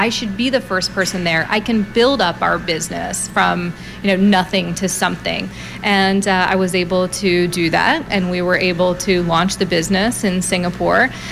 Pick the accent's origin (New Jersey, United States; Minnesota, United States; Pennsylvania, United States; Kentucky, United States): New Jersey, United States; Absecon; also born or lived in Washington, D.C.; Yes, Washington, D.C. Okay. I grew up in South Jersey.